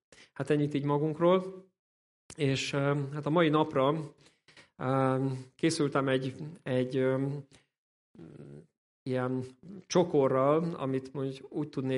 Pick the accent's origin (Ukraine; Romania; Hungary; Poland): Hungary; Budapest; also born or lived in Western Hungary; mi budapestiek vagyunk eredetileg, de most egy 27 évet Nyugat-Magyarországon töltöttünk, úgyhogy most egy picit így hazajöttünk. Mindig itt a 11. kerületben laktunk, de még nem tudjuk pontosan, hol fogunk letelepedni, mert most még egyelőre albérletben vagyunk.